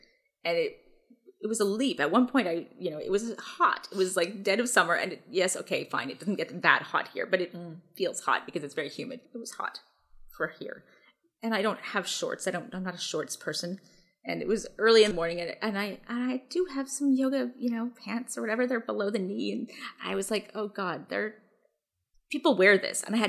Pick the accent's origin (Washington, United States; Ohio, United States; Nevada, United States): Washington, United States; Seattle; also born or lived in Baltimore; And that actually came in handy, not just growing up in Seattle, but when I moved to, when I went to college, I went to college in Baltimore.